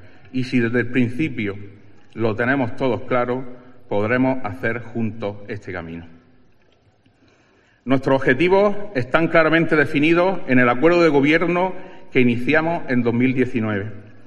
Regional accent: Almuñécar, Andalusia, Spain; tengo un sueño llamado Almuñécar y la Herradura, y que no es otro que ver crecer mi pueblo

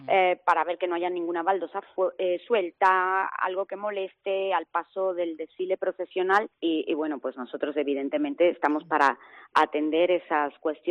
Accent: Salamanca, Castile and León, Spain; para nosotros como salmantinos, la única fiesta de interés turístico internacional de nuestra ciudad.

